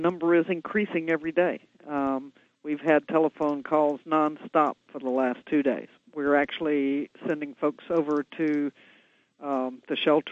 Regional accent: Mobile, Alabama, United States; Well, I'm from Mobile, Alabama, so I'm one of those people who usually rides out a hurricane.

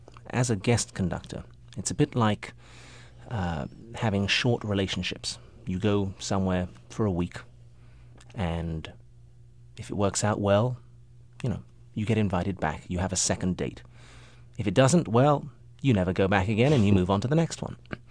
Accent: England, United Kingdom; accent: English; also born or lived in United States / Moscow, Russia; spent my formative years in England, hence the accent, and grew up with the English styles of playing. I was born in America, and at age of five, I did move to Moscow.

